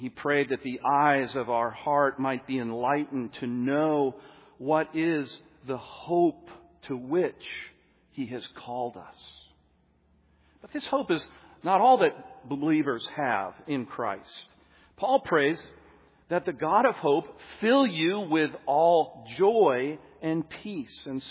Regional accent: Camp Hill, Pennsylvania, United States; When I was a boy growing up in Camp Hill, Pennsylvania, right outside of Harrisburg, I lived next to a river.

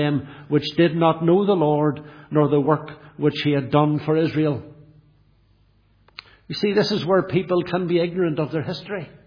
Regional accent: Lisburn, Northern Ireland, United Kingdom; born or raised there

